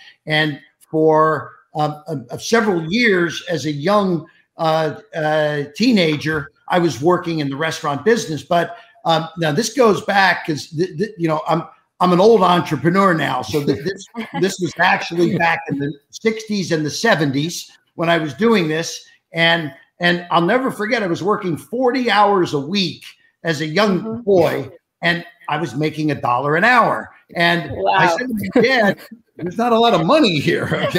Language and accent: English; Cincinnati, Ohio, United States; You know, I grew up in Cincinnati, Ohio, which is not a big city. It was, you know, sort of a blue collar area. And my father was a bartender. I'm one of six kids.